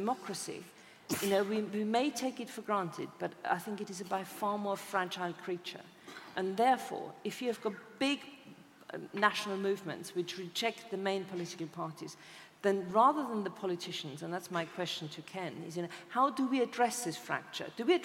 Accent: Bavaria, Germany; Bavaria, my home state

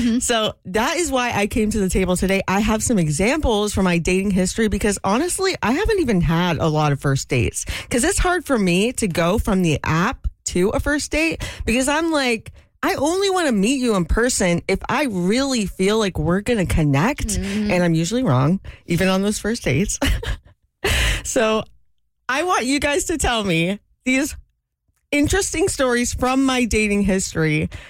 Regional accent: Atlanta, Georgia, United States; And I said, I'm from Atlanta.

